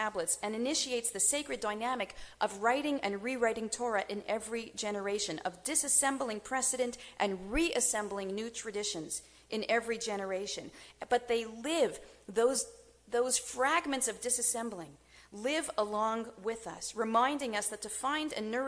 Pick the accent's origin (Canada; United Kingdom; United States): Canada; Montreal, Quebec; I was born and raised in the Orthodox community of Montreal, Quebec. As far as I know, still part of Canada.